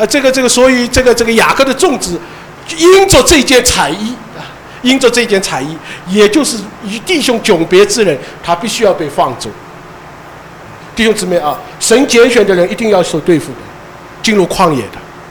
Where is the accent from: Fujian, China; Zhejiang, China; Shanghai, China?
Shanghai, China; 我们上海人讲一句话，最不好做的就是上门女婿